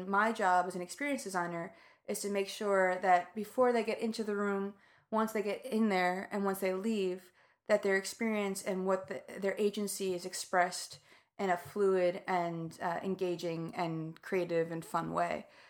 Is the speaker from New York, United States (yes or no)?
yes; Amityville, New York, United States; I'm from Long Island, from Amityville, from way down the block of the Amityville Horror House and across the bay from Fire Island.